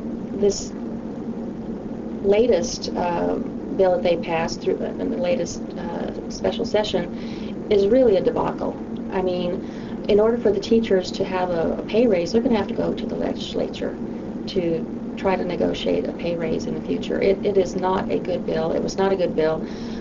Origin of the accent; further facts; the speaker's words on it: Albuquerque, New Mexico, United States; born there; I myself am of Hispanic descent. I was born in Albuquerque, New Mexico. My mother came from Mexico, my father's from Spain.